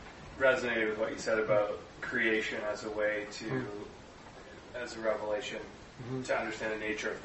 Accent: Wales, United Kingdom; And the Welsh have a word for when we're away from Wales, we feel this word. It's hiraeth. It's a longing for home that is and was and never was and will be.

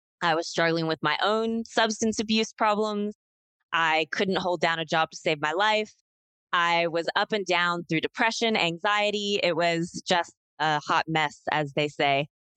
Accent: Midwest, United States; So I grew up in the Midwest in the States. I grew up in a very rural area, and my life was a bit toxic.

